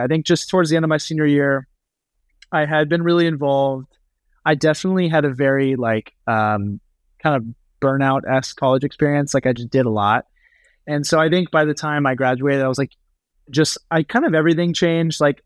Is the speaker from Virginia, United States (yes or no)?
no; Tulsa, Oklahoma, United States; Well, it's like also I feel like growing up in Tulsa.